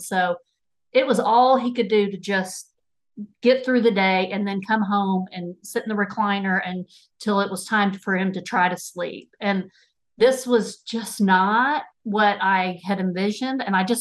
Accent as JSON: {"language": "English", "region": "Texas", "country": "United States", "accent": "Texas", "said": "Yes, my Texas accent definitely shines through."}